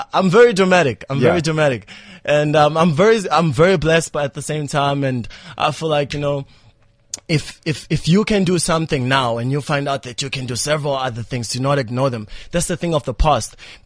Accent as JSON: {"language": "English", "country": "South Africa", "tie": "born or raised there", "also_born_or_lived": "Angola", "said": "I grew up here in South Africa, fortunately."}